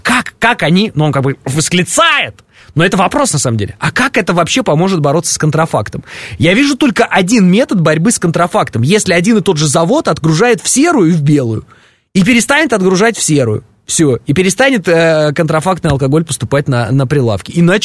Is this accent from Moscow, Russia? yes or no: yes; Moscow, Russia; Я москвич в третьем поколении, долбанный понаехавший.